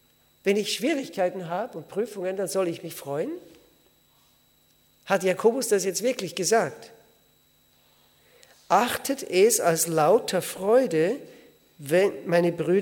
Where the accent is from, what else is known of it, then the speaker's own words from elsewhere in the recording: Austria; Und dort in der Gegend von Österreich, wo ich aufgewachsen bin, da heißt, ist das in Dialekt, heißt dann Pfirti.